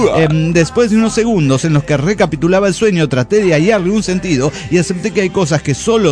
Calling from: Tierra del Fuego, Argentina; de Tierra del Fuego.

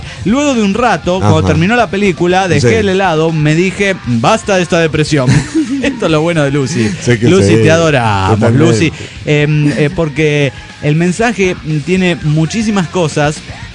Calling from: Bremen, Germany; de Bremen, Alemania.

